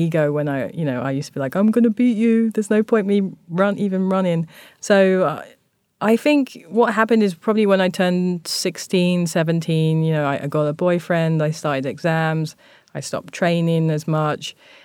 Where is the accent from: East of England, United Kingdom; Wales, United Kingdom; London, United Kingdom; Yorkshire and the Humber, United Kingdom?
London, United Kingdom; moved away; this anger that I had growing up in London behind when I moved to Japan